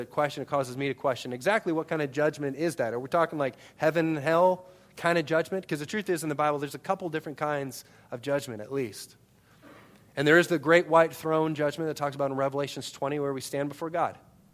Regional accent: Storm Lake, Iowa, United States; born there; from the moment I was born in Storm Lake, Iowa on April 5th, 1982 in the morning

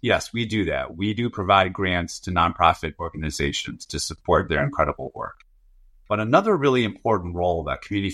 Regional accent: Storrs, Connecticut, United States; I grew up in Storrs, Connecticut, home of the UConn Huskies, basketball capital of the world, if anyone is a fan of college basketball. I grew up as in an immigrant family. My parents moved here from South Korea in the 70s.

